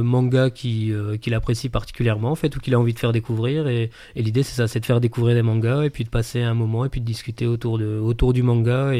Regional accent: Lille, Hauts-de-France, France; Et moi, je suis pas originaire d'Angers, hein. Je suis originaire de Lille.

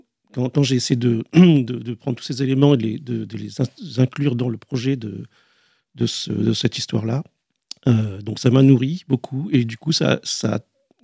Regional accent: Réunion, France; moi je viens de La Réunion, donc c'est quelque chose qui reste profondément ancré dans mon imaginaire.

